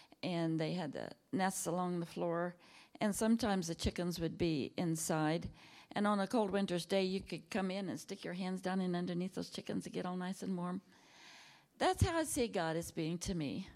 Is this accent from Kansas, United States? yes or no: yes; Quinter, Kansas, United States; I was born and raised in Kansas. I was born in the farmhouse where I was raised. And it's a little town called Quinter. I was just a kid and out in the plains of Kansas.